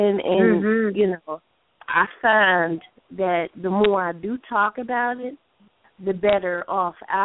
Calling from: Cypress, Texas, United States; I'm calling from Cypress, Texas.

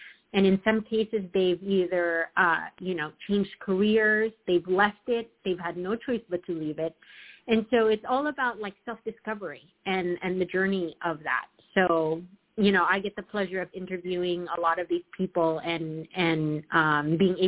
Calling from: California, United States; everyone, and I'm calling from Southern California.

